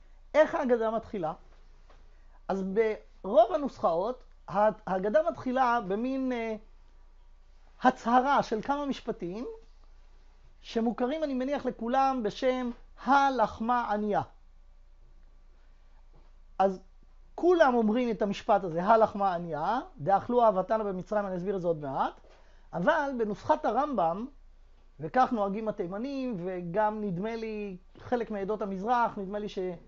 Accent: Jerusalem, Jerusalem District, Israel; אני זוכר שבילדותי נולדתי וגדלתי בירושלים

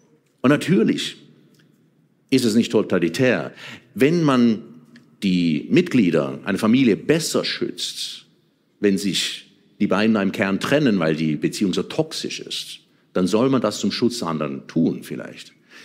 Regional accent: Switzerland; Bei uns in der Schweiz sind das Strafgesetzbuch, Obligationenrecht und Zivilgesetzbuch.

